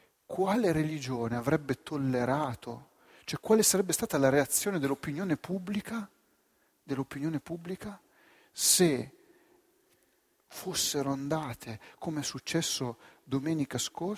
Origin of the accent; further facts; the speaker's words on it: Rome, Lazio, Italy; Sono di Roma da tre generazioni, ma sette, anzi.